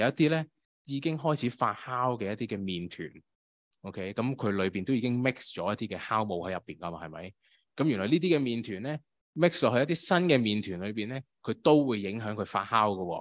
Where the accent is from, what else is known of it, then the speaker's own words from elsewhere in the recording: China; 就不是我们中国人过年那些大扫除不同的